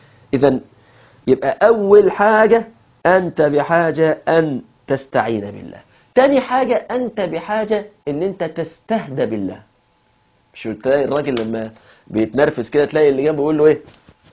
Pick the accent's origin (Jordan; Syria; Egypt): Egypt; هذا هو المثل الشعبي الشهير عندنا في مصر